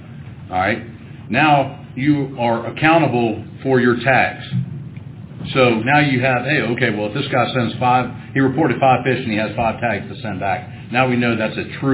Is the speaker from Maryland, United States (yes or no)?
yes; Maryland, United States; I'm from the Eastern Shore.